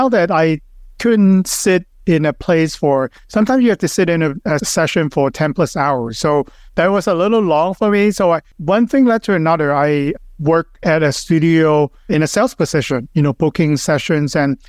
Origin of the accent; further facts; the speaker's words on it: Hong Kong; moved away as an adult; now in Los Angeles, United States; I was born and raised in Hong Kong, came to Los Angeles after high school